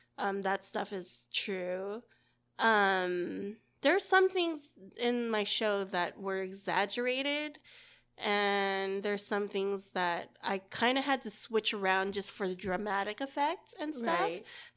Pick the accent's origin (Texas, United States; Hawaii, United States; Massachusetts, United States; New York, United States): Hawaii, United States; born there; I was born in Hawaii.